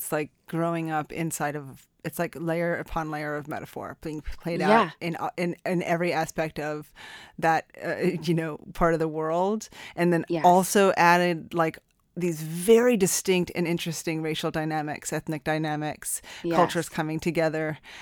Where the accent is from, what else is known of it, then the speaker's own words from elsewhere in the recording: New Mexico, United States; you were born and raised in New Mexico, as was I.